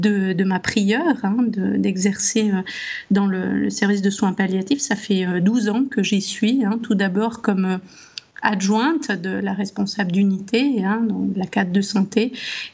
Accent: Switzerland; Je suis suisse, hein, c'est pour ça que vous pouvez entendre un petit accent.

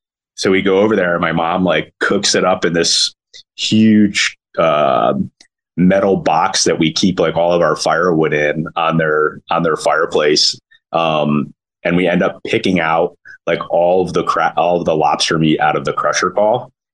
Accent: Camden, Maine, United States; So for me, growing up in Camden Rockport, we would go to the ocean, obviously during the summer, spring and fall pretty frequently

